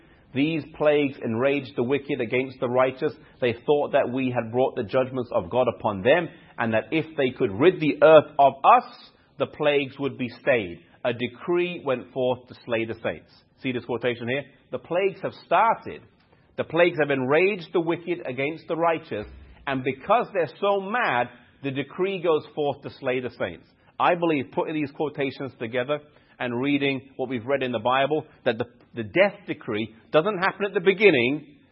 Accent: England, United Kingdom; I grew up in England

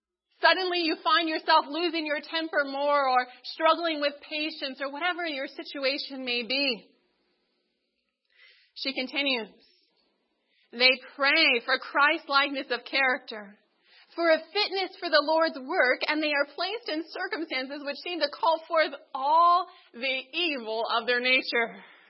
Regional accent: California, United States; now in Loma Linda, United States; As I mentioned, I'm from Northern California, and my parents have a small garden, and we have horses and chickens and all those fun creatures.

